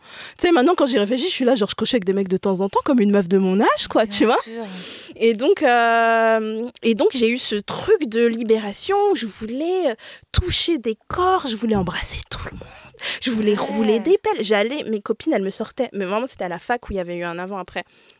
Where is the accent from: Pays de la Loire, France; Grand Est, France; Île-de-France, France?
Île-de-France, France; Alors, j'ai grandi dans le 95, à côté d'Enghien-les-Bains. Je ne veux pas dire la ville spécifique.